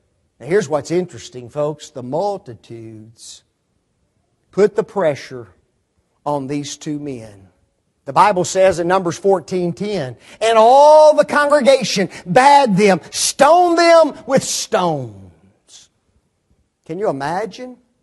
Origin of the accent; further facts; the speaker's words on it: Memphis, Tennessee, United States; I grew up in Memphis. And there's the Mississippi Bridge that's there.